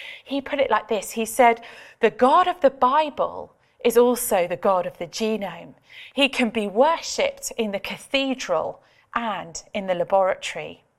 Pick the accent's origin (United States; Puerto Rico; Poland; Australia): Australia; born there; My mum is English, but I was born in Australia. And my family have actually moved around quite a lot. I've lived in 10 different places.